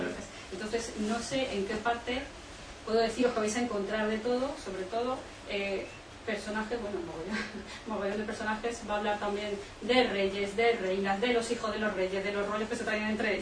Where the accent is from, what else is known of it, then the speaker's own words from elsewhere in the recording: Madrid, Community of Madrid, Spain; porque no conocía Madrid. ¿Cuántos somos de Madrid y no conocemos Madrid?